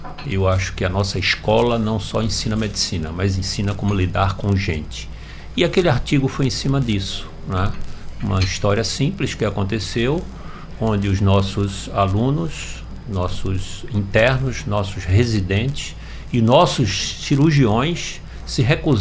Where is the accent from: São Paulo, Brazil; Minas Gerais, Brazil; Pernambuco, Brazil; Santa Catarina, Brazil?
Pernambuco, Brazil; dos quais eu tenho muito orgulho enquanto pernambucano